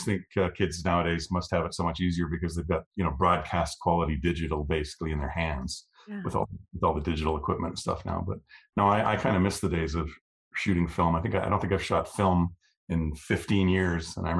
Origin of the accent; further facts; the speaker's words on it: Canada; I'm Canadian